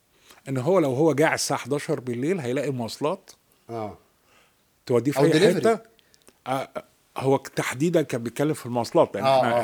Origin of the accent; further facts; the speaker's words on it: Egypt; طبعا احنا كمصريين بننبسط قوي من الكلام ده.